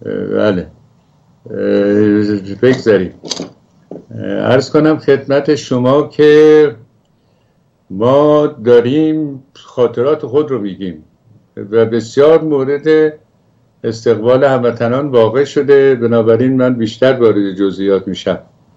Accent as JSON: {"language": "Persian", "country": "Iran", "said": "ما در واقع محیط گوشتخوری به دنیا اومدیم مثل بقیه ایرانی ها"}